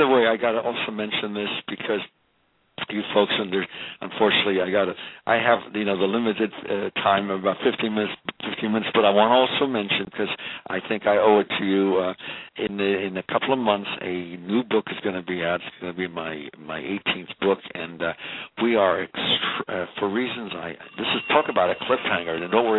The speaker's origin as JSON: {"language": "English", "town": "Montclair", "region": "New Jersey", "country": "United States", "tie": "born there", "said": "Do you know, I got to tell you, because my home base, I was born in Montclair, New Jersey."}